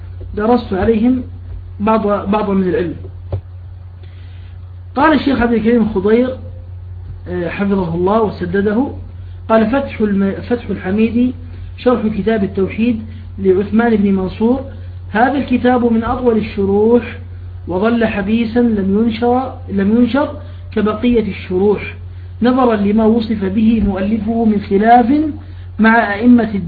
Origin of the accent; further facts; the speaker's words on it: Jordan; أنا عندنا في الأردن تغير الوقت،